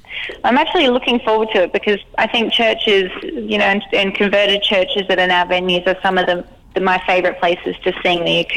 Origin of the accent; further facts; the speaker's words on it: Australia; we're from Australia, so if you want to go from one place to the other in Australia, you pretty much get in the car